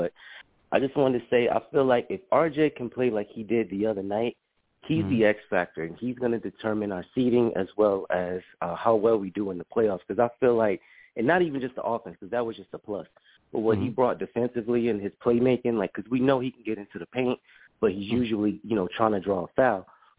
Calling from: Houston, Texas, United States; from Houston.

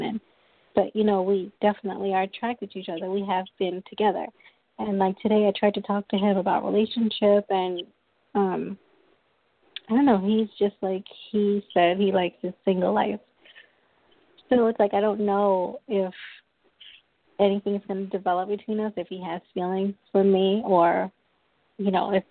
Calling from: New York, United States; I'm calling from New York.

